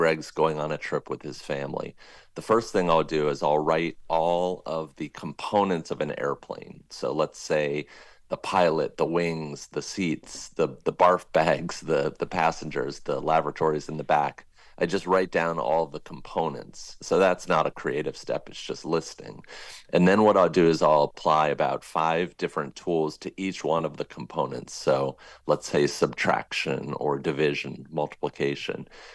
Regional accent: Fort Washington, Maryland, United States; I used to just rely on my own memories of growing up in Fort Washington, Maryland.

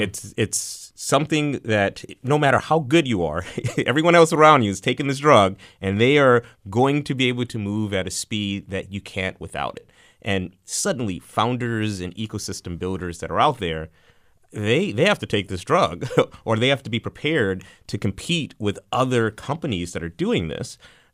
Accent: New Orleans, Louisiana, United States; I'm from New Orleans

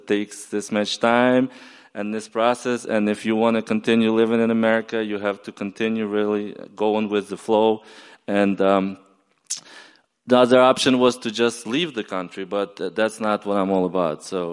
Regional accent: Ukraine; now in United States; But 2008, very nice, I flew back to Ukraine, I explained to my grandfather why I didn't show up for 10 years

